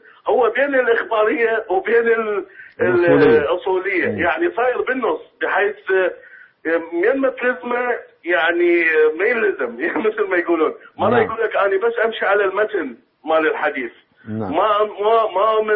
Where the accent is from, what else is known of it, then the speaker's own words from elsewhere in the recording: Iraq; أنا أصلي من العراق. كنت اتصلت قبل فترة أيضا. أنا كنت شيعي قبل 12 سنة